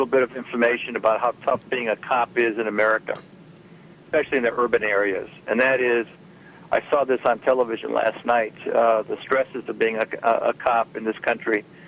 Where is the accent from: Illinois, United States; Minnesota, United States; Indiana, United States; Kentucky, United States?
Indiana, United States; East Chicago; I mean, I grew up in East Chicago back in the 40s and 50s, and the neighborhoods were perfectly safe.